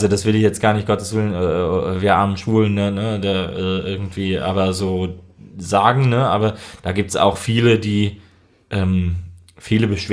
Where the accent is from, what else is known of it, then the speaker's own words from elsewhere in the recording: Eifel, Germany; ich bin ja auch aus der Eifel und die Dörfer sind klein